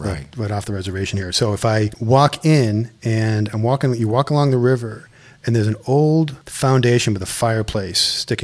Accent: Concord, United States; I mean, I grew up here. I grew up in Concord, and I used to go to the dump.

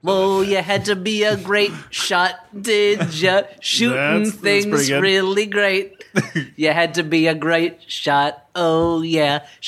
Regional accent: New Jersey, United States; I grew up in New Jersey. My parents listened to a lot

